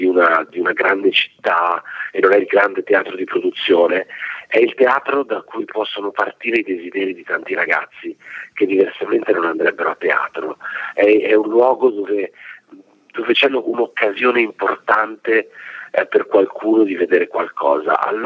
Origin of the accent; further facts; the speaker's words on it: Varese, Lombardy, Italy; Io andavo a teatro, io sono nato a Varese, andavo a Varese a teatro con la mia nonna